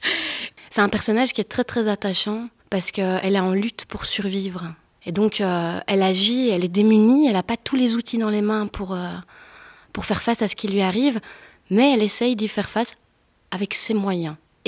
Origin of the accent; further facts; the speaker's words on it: Herstal, Wallonia, Belgium; Moi, je viens d'Herstal, donc c'est aussi un quartier très défavorisé.